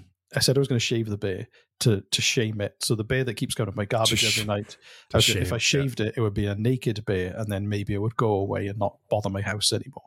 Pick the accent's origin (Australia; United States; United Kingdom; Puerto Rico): United Kingdom; Wales; because I'm Welsh and I've got a free water bottle that I like.